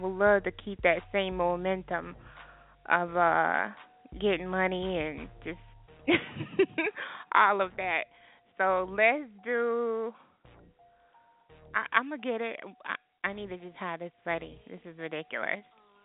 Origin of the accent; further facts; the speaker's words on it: Texas, United States; But I'm from Texas, so when you're from Texas, that's just, you know, that's how you talk, so...